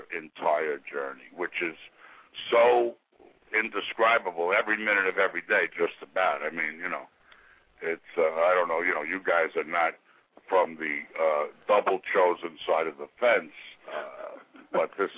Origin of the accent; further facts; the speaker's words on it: New York, United States; You know, I was from New York, obviously, and you know, from 65 to 69, I did a lot of damage